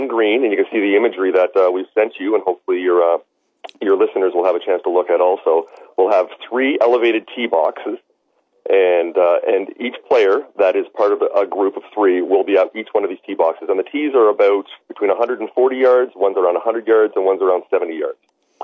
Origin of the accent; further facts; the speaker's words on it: Canada; So we're very close to the border and spend most of our time these days in the States because that's where we want to launch Ripped Links, of course. But we are both Canadian.